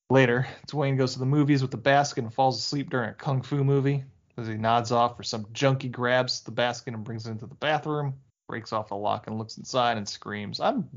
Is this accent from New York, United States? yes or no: yes; Brooklyn, New York, United States; born there; Yeah, I mean, I was born in Brooklyn, so I lived there for 4 years before we moved.